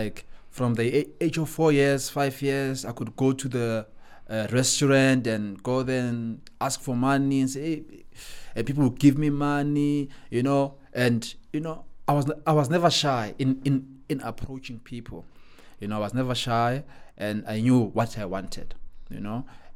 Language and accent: English; Pretoria, Gauteng, South Africa; Then I grew up in Mamelodi, in Pretoria, in Mamelodi.